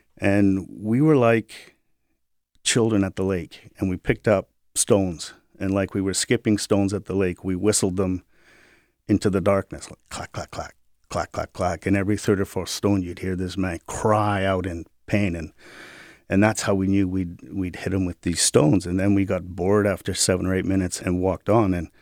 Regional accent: England, United Kingdom; So we bonded over all kinds of weird, quirky Monty Python things, and as weird English people do.

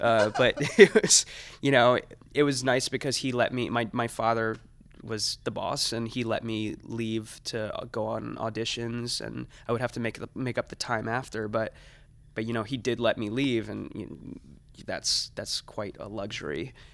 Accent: New Jersey, United States; I'm from New Jersey, so, it wasn't a big commute.

